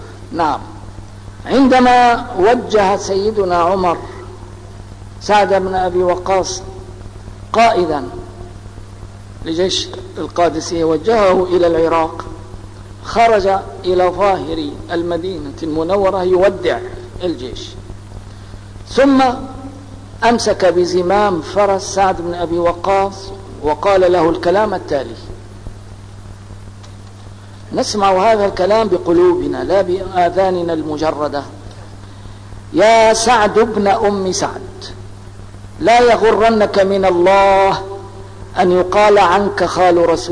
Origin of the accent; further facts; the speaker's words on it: Palestine; هل ننتصر لحقنا هذا كفلسطينيين؟